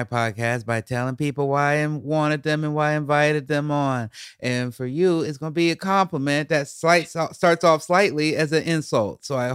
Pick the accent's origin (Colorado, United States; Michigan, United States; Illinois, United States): Illinois, United States; Chicago; now in Salem, United States; I was from Chicago, but I end up in this town called Salem, Oregon